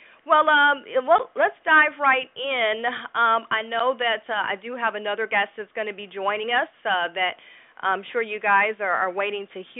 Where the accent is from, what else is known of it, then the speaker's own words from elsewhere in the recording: New York City, New York, United States; So first up is Morgan Richardson, a divorce attorney and mediator in my hometown of New York City.